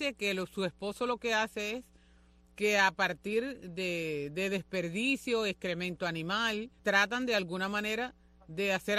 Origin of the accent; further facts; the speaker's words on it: Cuba; como somos nosotros los cubanos